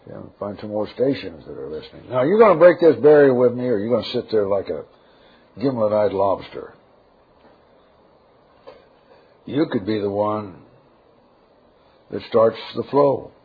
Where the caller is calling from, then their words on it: Las Vegas, Nevada, United States; from Las Vegas, and I'm enjoying your message tonight.